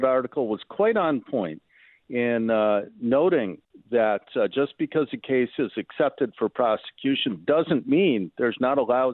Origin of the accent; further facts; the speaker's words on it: Chicago, Illinois, United States; I grew up in Chicago. I lived there from 1964 to 1994. I've always come back. It's still one of my hometowns.